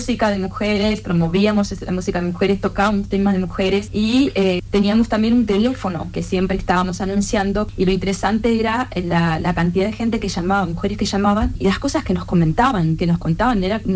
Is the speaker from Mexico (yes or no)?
no; Uruguay; Yo venía recién de Uruguay, soy de Uruguay, venía llegando a Uruguay